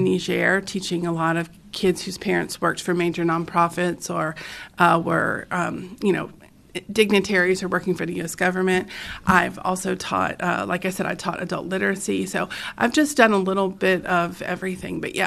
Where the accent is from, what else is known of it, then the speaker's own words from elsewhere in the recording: Florence, Kentucky, United States; Well, I was born and raised just outside of Cincinnati in northern Kentucky. Florence, y'all, some people know us. That's where I grew up